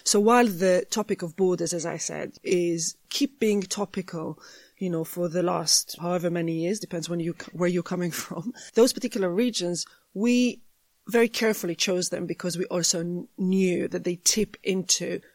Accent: Jerusalem, Jerusalem District, Israel; I grew up in Jerusalem.

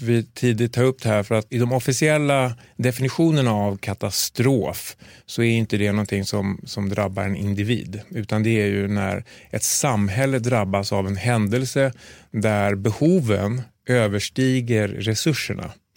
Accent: Sweden; som svensk kirurg

